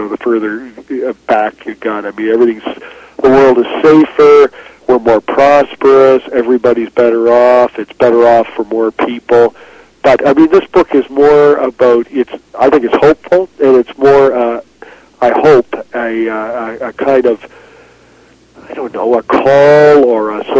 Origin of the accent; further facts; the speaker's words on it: Halifax, Nova Scotia, Canada; white, middle-class, straight kid growing up in Halifax